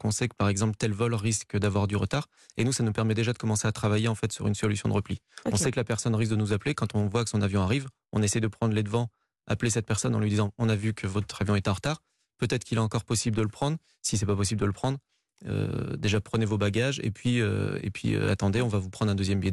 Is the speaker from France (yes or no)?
yes; Nouvelle-Aquitaine, France; Je suis originaire de la Creuse et je suis parti faire mes études à Aix-en-Provence.